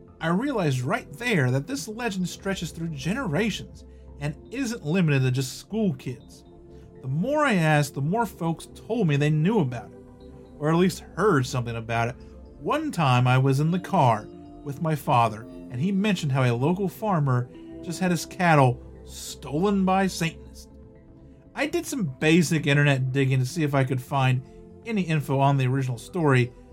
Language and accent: English; Utah, United States; Kay's Cross is the stuff of legend where I grew up in Davis County.